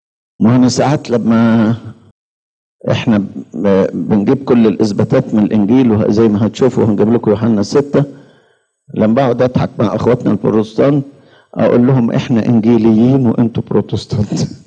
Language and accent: Arabic; Egypt; فعلى الأقل عندنا في مصر يوجد مذبح، على الأقل